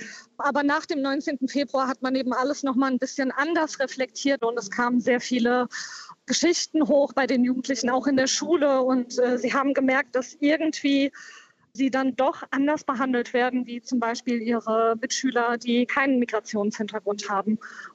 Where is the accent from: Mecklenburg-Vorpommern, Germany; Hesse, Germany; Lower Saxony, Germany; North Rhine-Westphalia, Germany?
Hesse, Germany; Hanau; moved away as an adult; Ja, also ich bin in Hanau geboren und aufgewachsen, bin zwar vor 10 Jahren weggezogen, aber meine Familie lebt noch hier